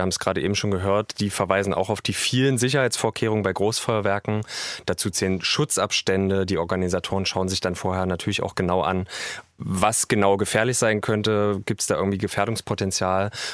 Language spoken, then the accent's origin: German; Halle, Saxony-Anhalt, Germany; In meiner Heimatstadt Halle gibt es immer einmal im Jahr das Laternenfest im August.